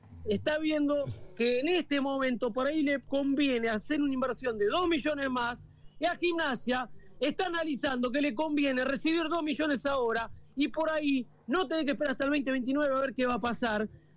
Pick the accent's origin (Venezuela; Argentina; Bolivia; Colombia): Argentina; Yo soy argentino. Me pongo del lado de argentinos, ¿sí?